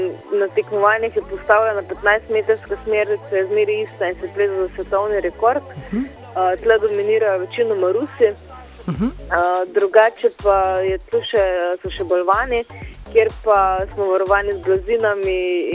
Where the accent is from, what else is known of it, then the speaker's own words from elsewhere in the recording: Ptuj, Drava, Slovenia; S plezanjem sem se seznanila čisto po naključju v mojem domačem kraju na Ptuju